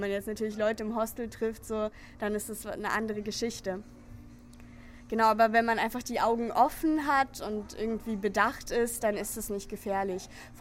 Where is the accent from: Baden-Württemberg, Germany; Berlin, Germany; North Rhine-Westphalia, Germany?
Berlin, Germany; Ich komme direkt aus Berlin-Friedrichshain.